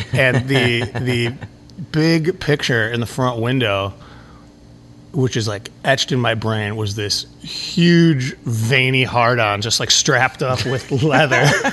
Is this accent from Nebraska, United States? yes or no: no; Chicago, Illinois, United States; I grew up in Boys Town, which is not that far from where we are right now.